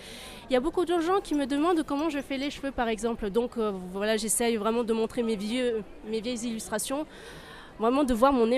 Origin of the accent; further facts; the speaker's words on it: China; je suis une chinoise et je suis une asiatique